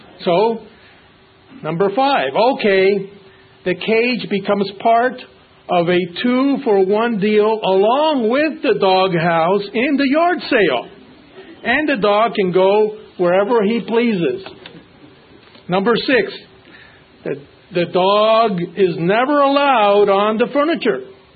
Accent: Cuba; moved away; You might know I was originally from Cuba, and I still grieve for the people that still live there.

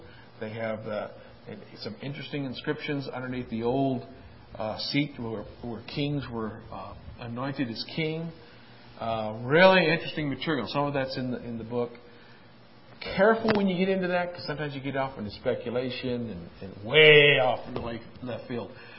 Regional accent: Ireland; I know, I'm half French. Okay. I'm Irish. I'm a drunken lover.

